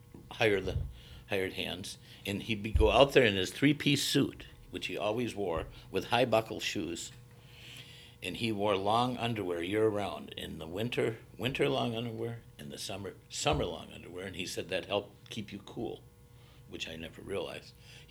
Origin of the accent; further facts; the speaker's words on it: Fond du Lac, Wisconsin, United States; I was born and raised in Fond du Lac, Wisconsin. Lived in the city during the winter months and then on a farm in the summertime.